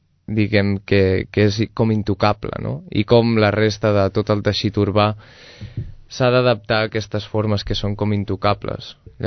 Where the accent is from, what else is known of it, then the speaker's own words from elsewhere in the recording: Sant Fost de Campsentelles, Catalonia, Spain; jo sóc de Sant Fost de Campsentelles, Vallès Oriental